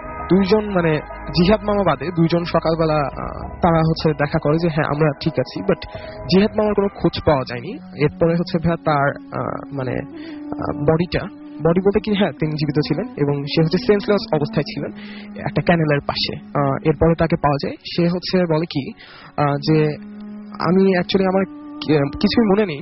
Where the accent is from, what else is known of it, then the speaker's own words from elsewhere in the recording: Kumarkhali, Khulna Division, Bangladesh; now in Dhaka, Bangladesh; আমার গ্রাম হচ্ছে কুষ্টিয়া কুমারখালীর মধুপুর গ্রামে।